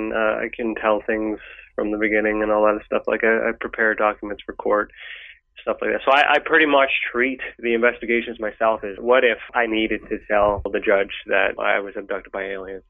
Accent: Canada; So I'm Canadian, and I guess it was more so an option for those who wanted to support their home base

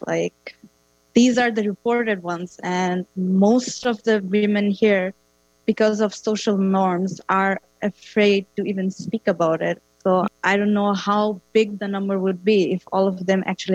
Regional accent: Bangladesh; English is a second language; now in Canada; I have been studying in Canada for the past 2 years. I am from Bangladesh.

